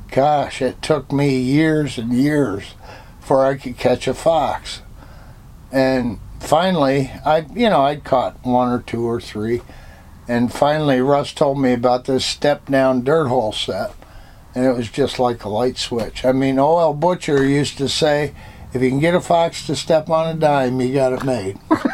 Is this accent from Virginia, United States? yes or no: yes; Winchester, Virginia, United States; also born or lived in Montrose, Pennsylvania; I was born in Virginia, in Winchester, and then my family moved to Pennsylvania, and...